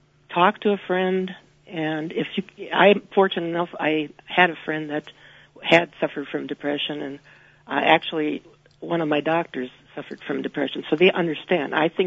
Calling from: Tomahawk, Wisconsin, United States; I'm calling from Tomahawk area.

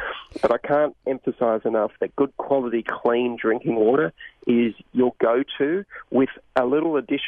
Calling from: Australia; because I'm calling from Australia here.

